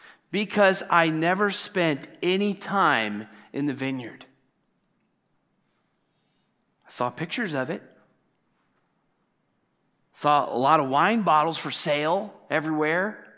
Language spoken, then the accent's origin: English; Lodi, California, United States; You know, back to where I grew up in Lodi, California.